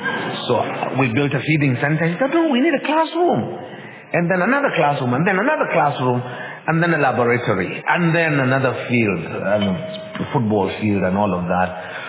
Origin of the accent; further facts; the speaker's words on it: Jos, Plateau, Nigeria; wherever I go, people hear that I'm from Jos. They're worried about, are you safe? Is everything going well? Northern Nigeria, we hear all those stories.